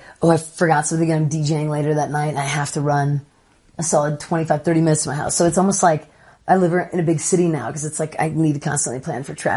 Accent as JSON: {"language": "English", "region": "North Dakota", "country": "United States", "said": "And, you know, we're from North Dakota, auctions happen and they're around"}